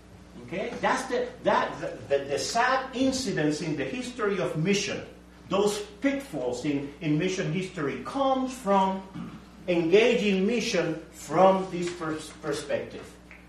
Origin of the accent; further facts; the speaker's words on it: Puerto Rico; my home congregation growing up in Puerto Rico